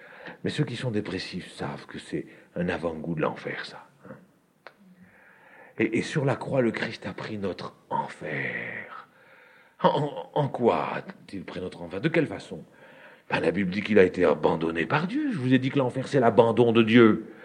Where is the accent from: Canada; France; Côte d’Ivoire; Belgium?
France; Moi, je suis français